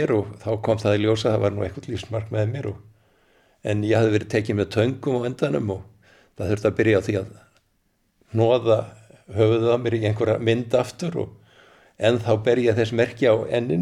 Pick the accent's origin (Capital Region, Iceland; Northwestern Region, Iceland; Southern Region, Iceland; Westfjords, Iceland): Northwestern Region, Iceland; Sauðárkrókur; ég er svona allt til blanda þó að ég telji mig að sjálfsögðu vera söðkræking. Nú ég er fæddur á Söðurkróki, raunar í Rússlandi á Söðurkróki